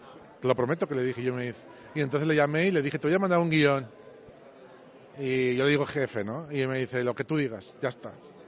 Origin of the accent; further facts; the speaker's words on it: Spain; Le digo, pues sí, soy la media española.